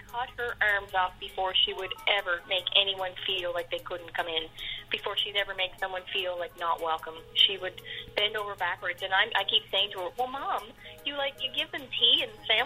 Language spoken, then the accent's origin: English; Cape Breton, Nova Scotia, Canada; growing up in Cape Breton, being the daughter of … having the ancestry behind me, my relatives coming from Scotland